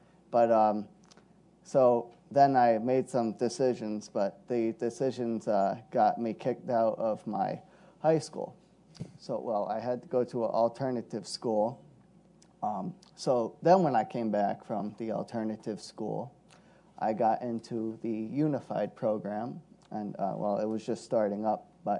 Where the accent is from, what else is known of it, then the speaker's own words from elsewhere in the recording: Mechanicville, New York, United States; So I grew up in Mechanicville, New York, and I went to Mechanicville High School.